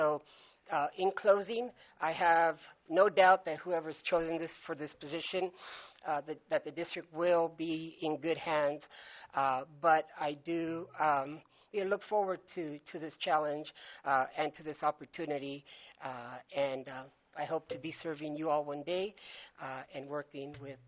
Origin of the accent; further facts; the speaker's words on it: La Puente, California, United States; now in West Covina, United States; I grew up in La Puente, and as a kid in La Puente, you know, it was like, ooh, West Covina, one day I can get there.